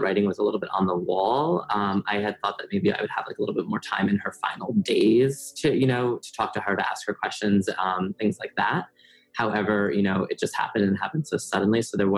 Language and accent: English; New Jersey, United States; now in Manhattan, United States; I'm in Manhattan. I've been here for almost 12 years. I grew up in New Jersey.